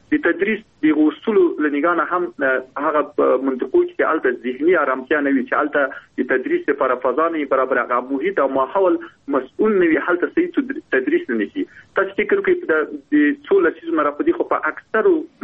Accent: Logar, Afghanistan; موږ د خپل د لوګر ولایت یم

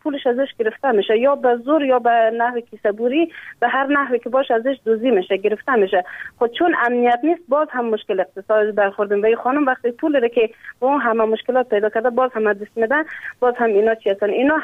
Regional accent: Afghanistan; من افغان هستم

